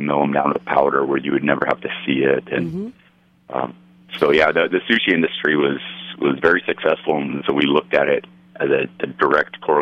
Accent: Arizona, United States; also born or lived in California / Colorado; now in Utah, United States; Kind of all over the West. I grew up in Arizona, lived in California, lived in Colorado, and now I'm in Utah, yeah.

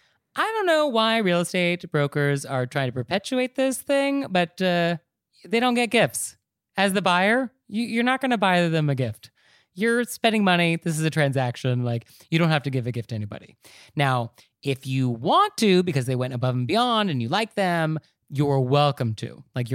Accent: New York, United States; So as a New Yorker, I'm like, ugh, bleh, why?

